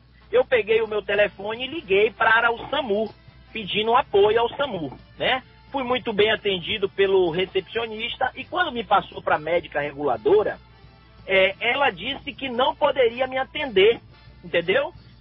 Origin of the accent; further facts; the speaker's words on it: Ubaitaba, Bahia, Brazil; now in Ilhéus, Brazil; eu sou de Ubaitaba, tenho residência fixa em Ubaitaba, mas eu também tenho residência aqui em Ilhéus, eu mesmo moro em Ilhéus.